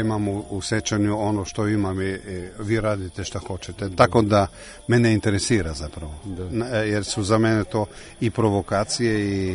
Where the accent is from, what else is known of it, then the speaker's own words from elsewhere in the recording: Maribor, Slovenia; Učio sam nešto nemački, mogu, pošto sam ja rodom iz Maribora